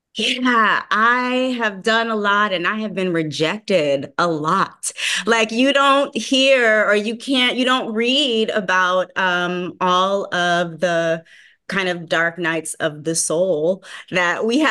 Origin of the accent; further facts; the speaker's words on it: California, United States; now in Los Angeles, United States; I'm from the Bay Area. I have on my Hella Bay sweater right now because go Niners, right? It's Super Bowl weekend. But I came here to LA in 2018, and I come from a super close-knit, very nourishing and nurturing artist community in Oakland and San Francisco.